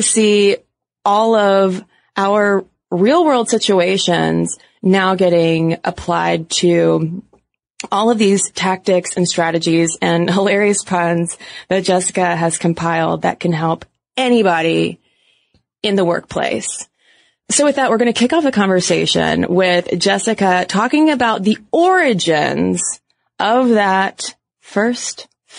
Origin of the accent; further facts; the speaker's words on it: Atlanta, Georgia, United States; I'm this podcaster from Atlanta going up to, you know, hang out and eat dinner with all of these badass go-getters.